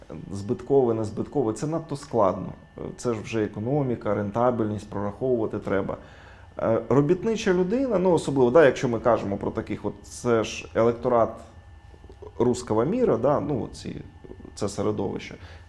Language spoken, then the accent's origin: Ukrainian; Eastern Ukraine, Ukraine; Для нас западенці починалися там з Вінниці десь. Ми ж східняки, для нас все, що на захід, то